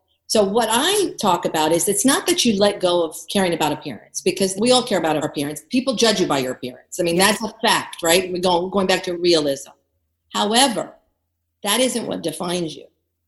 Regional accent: Greece; I grew up in Greece, and in Greece, you know, I have long blonde hair at the time as a kid, right? Green eyes. I looked different.

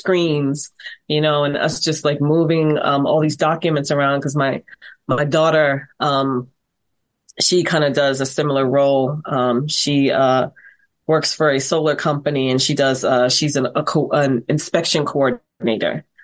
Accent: Brooklyn, New York, United States; moved away as an adult; So we migrated, my family and I migrated here about 9 years ago. Originally we are from Brooklyn, New York.

